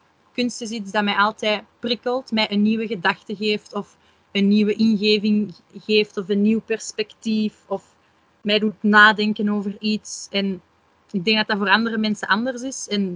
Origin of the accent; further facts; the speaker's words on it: Flanders, Belgium; muzische vakken heet dat bij ons in Vlaanderen.